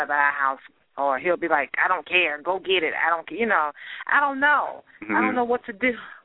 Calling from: Virginia, United States; Yeah, I spoke with you guys before.

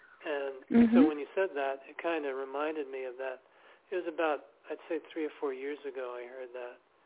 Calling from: New York City, New York, United States; I'm calling from New York City.

